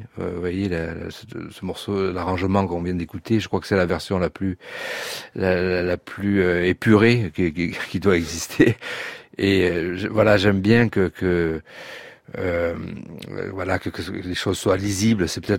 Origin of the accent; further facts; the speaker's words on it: south of France, France; Ce sont des gens du Sud, on entendait à l'accent qu'on est tous du Sud.